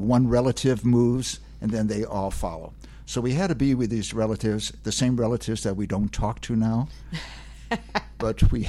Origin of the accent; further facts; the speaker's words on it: Oak Park, Illinois, United States; also born or lived in Chicago; I was born in Chicago, raised in a town called Oak Park on the west side.